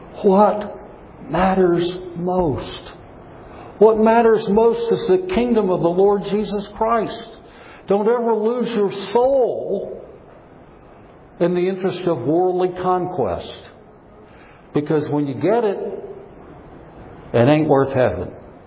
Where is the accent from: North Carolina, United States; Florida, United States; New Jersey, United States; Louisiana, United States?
Louisiana, United States; Are you kidding me? I'm from Louisiana. At least I have been since 1975.